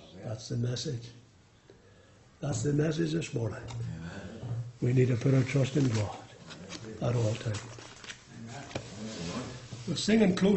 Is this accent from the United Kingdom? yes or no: yes; Lurgan, Northern Ireland, United Kingdom; I come from Lurgan